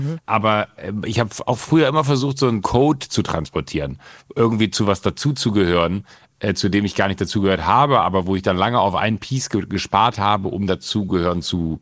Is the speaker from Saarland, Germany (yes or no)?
no; Mönchengladbach, North Rhine-Westphalia, Germany; ich bin dann in Gladbach groß geworden